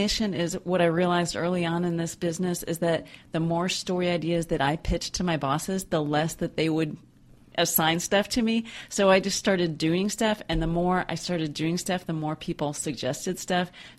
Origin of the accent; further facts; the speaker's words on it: Austin, Texas, United States; I went to Texas A&M. I grew up in Austin.